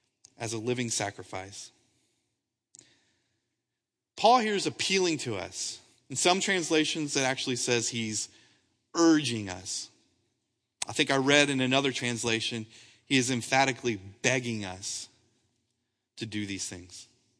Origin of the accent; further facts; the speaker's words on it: Wimberley, Texas, United States; I grew up in Wimberley, and so every bit of me says, I need to be out there.